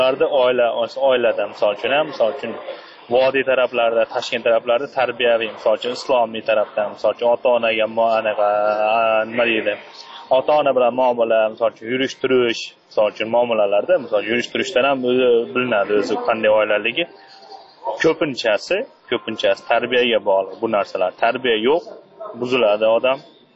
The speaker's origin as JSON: {"language": "Uzbek", "town": "Osh", "region": "Osh Region", "country": "Kyrgyzstan", "moved": "yes", "lives_now": "Moscow, Russia", "said": "o'zi yoshim 20 da bo'lsa ham, sochi o'zim O'shdanman, o'zi Rossiyada 8-9 yildan beri shu yerda, mana Moskvada."}